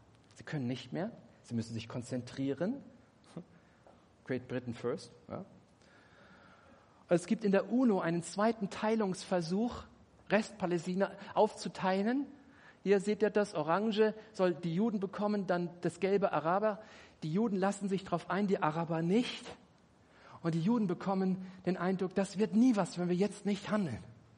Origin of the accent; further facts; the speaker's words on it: Germany; Ist nicht ganz einfach, weil ich das als Deutscher sage.